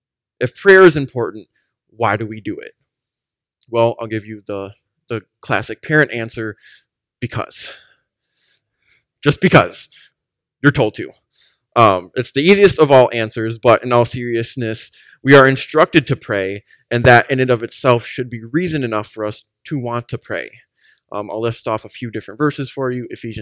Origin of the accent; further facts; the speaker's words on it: United States; We grew up in America. It's a Christianized nation, kind of for the most part.